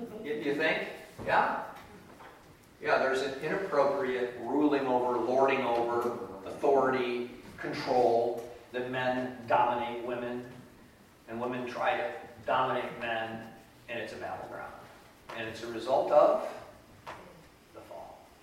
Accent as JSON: {"language": "English", "region": "Illinois", "country": "United States", "lives_now": "Oregon, United States", "said": "it's like living in a postcard in Oregon. I'm from Illinois. It's like living in a cornfield."}